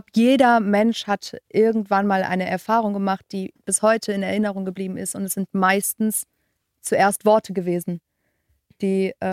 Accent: Bonn, North Rhine-Westphalia, Germany; Ich bin ja in einer kleineren Stadt, ich bin in Bonn groß geworden.

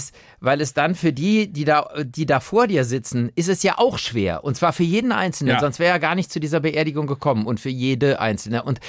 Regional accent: Rhineland, Germany; also ich bin ja als Rheinländer, wir gelten ja eh als gefühlsduselig

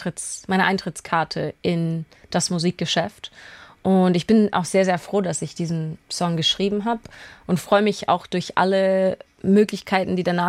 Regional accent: Canada; accent: Canadian; Pass her bin ich deutsch-britisch, aber jetzt kommt die Schwierigkeit. Ich bin in Kanada aufgewachsen und habe einen kanadischen Akzent.

